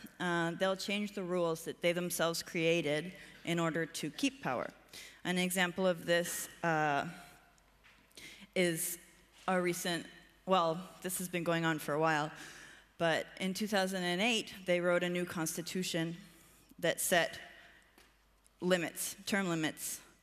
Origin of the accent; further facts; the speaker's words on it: Ecuador; also born or lived in Canada; I grew up in Ecuador, but I started working as a journalist in Canada. I then moved back to Ecuador